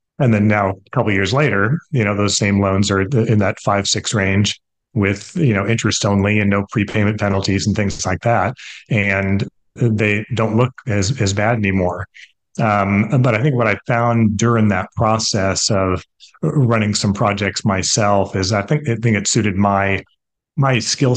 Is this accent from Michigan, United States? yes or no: no; San Jose, California, United States; I was born and raised in San Jose and grew up in Silicon Valley. Went to San Jose State University